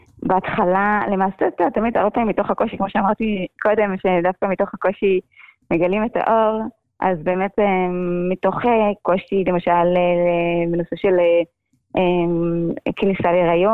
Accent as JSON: {"language": "Hebrew", "town": "Kiryat Motzkin", "region": "Haifa District", "country": "Israel", "tie": "born there", "said": "נולדתי בעצם בקריות, בקריית מוצקין. להורים של שהם לא שומרים תורה ומצוות"}